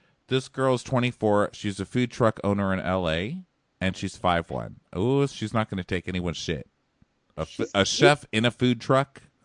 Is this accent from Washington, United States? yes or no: no; Naples, Florida, United States; I'm from Naples, Florida.